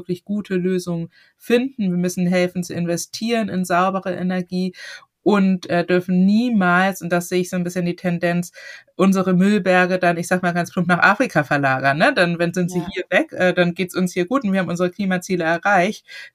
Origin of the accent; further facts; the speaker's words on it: Hamburg, Germany; ich bin nun in Hamburg aufgewachsen. Das ist eine relativ große, weltoffene Stadt. Dennoch war ich in meiner Klasse das einzige schwarze Kind.